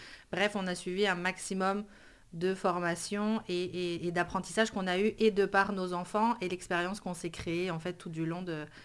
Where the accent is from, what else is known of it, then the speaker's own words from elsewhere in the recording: Brittany, France; now in Canada; je suis maman de deux enfants. Je suis française, bretonne même d'origine, puis je suis émigrée au Québec depuis 7 ans.